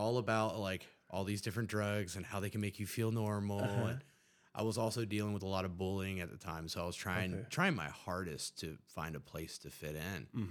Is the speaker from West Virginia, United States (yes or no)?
yes; Huntington, West Virginia, United States; I'm from Huntington, West Virginia. It's a small community in West Virginia. We're teeny tiny compared to San Diego.